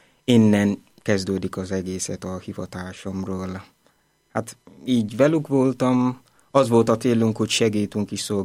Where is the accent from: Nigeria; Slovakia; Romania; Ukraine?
Nigeria; Hungarian is a second language; now in Budapest, Hungary; szalézi vagyok, és Nigériából származok. A misszionárius vagyok itt Budapesten itt lakom